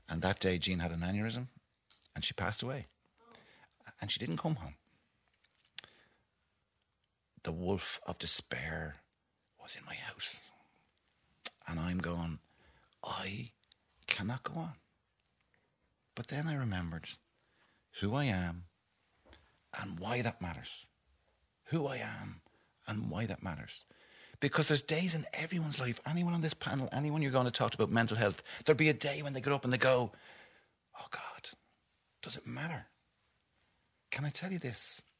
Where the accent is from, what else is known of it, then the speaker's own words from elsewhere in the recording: Dublin, Leinster, Ireland; also born or lived in Cork; Like, I went to Cork and I wasn't there long. Like, and when I moved back, I was from Cork. So we moved back to the north side of Dublin. And I went to Mount Temple, right?